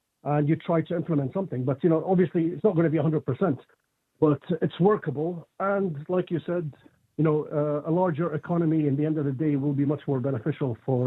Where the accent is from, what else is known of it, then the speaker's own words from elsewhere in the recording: England, United Kingdom; also born or lived in Lebanon; now in Ireland; I was born in Lebanon, but I grew up in England.